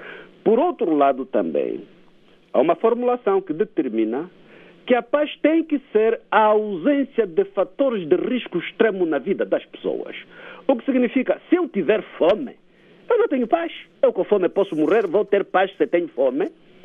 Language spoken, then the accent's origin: Portuguese; Angola; Agora, nós cidadãos também temos que proteger o nosso interesse como angolanos